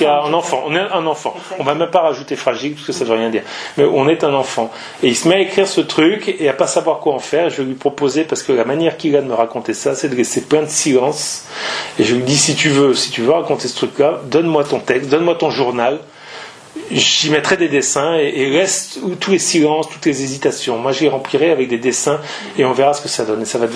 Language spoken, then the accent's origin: French; Italy; Moi, je suis à moitié italien par mon père. J'ai grandi en partie en Italie. Ma fille est née en Italie. J'ai vécu très régulièrement.